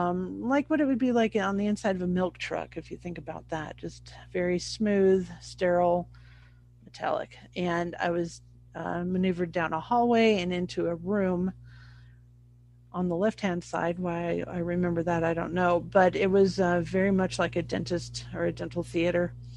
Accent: Montrose, Colorado, United States; This was in my hometown of Montrose, Colorado. I was 7 years old

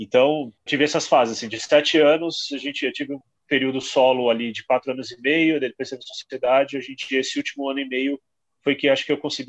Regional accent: Guarulhos, São Paulo, Brazil; Eu sou de Guarulhos e eu fiz a faculdade inteira morando em Guarulhos e estudando em São Paulo.

